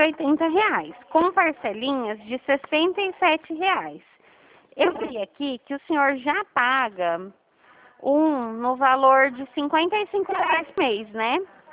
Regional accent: Dracena, São Paulo, Brazil; Eu sou de Dracena.

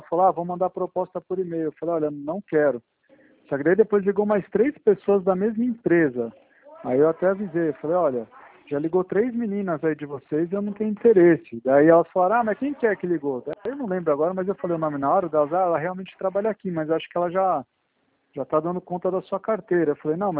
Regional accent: São Paulo, Brazil; eu sou daqui de São Paulo.

